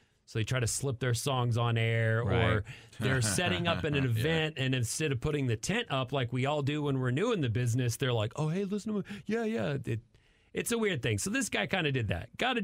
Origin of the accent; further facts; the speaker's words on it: Amarillo, Texas, United States; The sound of the cicada to me was the sound of growing up in Amarillo and the Panhandle, Palo Duro Canyon.